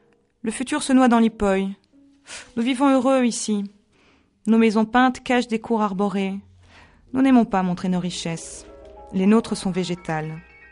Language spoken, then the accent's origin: French; France; born there; mon père est hongrois, ma mère est d'origine norvégienne, moi je suis née en France.